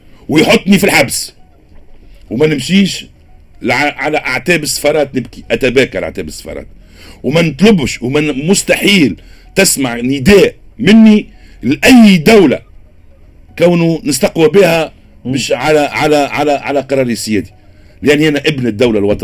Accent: Tunisia; انا كتونسي قبل ما نكون نائب

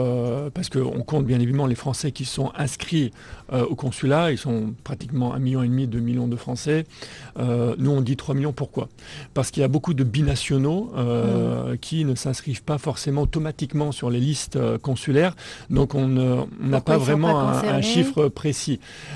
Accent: Casablanca, Casablanca-Settat, Morocco; je suis du Maroc, je suis né au Maroc, je suis né à Casablanca. J'ai grandi, je fais la mission française.

